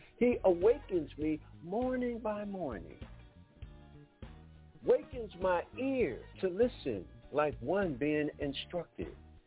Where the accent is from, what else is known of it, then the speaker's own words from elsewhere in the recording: Detroit, Michigan, United States; Anyway, I grew up in Detroit, y'all, so I'm still learning my way around.